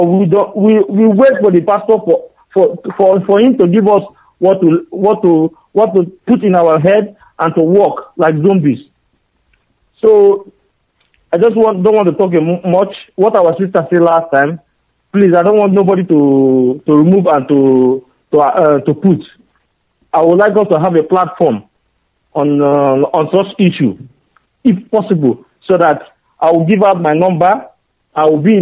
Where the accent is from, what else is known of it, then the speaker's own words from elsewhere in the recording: Enugu State, Nigeria; English is a second language; now in Russia; from Enugu State. I'm calling in Russian Federation.